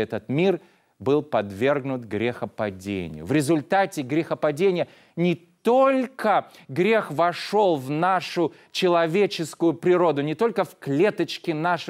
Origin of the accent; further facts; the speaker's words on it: Ashgabat, Turkmenistan; в Ашхабаде. Землетрясение, которое произошло в той местности, где я родился, в Средней Азии, где я рос.